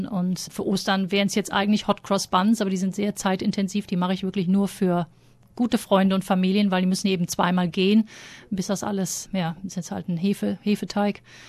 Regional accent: Cologne, North Rhine-Westphalia, Germany; Ich bin aus Köln.

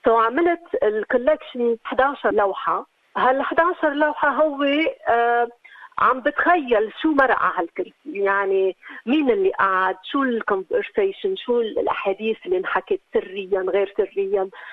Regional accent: Lebanon; born there; يعني انا من مواليد السبعينات بلبنان، سو السبعينات نحن نعتبر رجال الحرب

